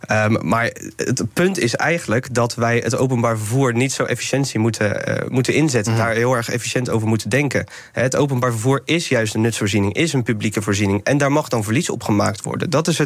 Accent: Westland, South Holland, Netherlands; Ik kom zelf uit Westland, zit midden in de Randstad, heeft ook problemen met het openbaar vervoer.

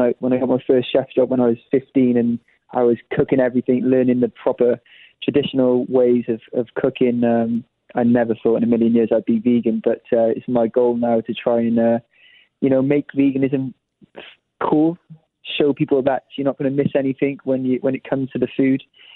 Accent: Cardiff, Wales, United Kingdom; my hometown of Cardiff, which is the capital of Wales in the UK.

